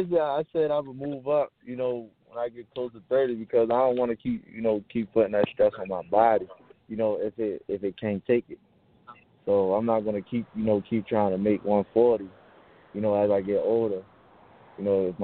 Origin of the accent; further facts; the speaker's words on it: Baltimore, Maryland, United States; Yeah, I'm from Baltimore.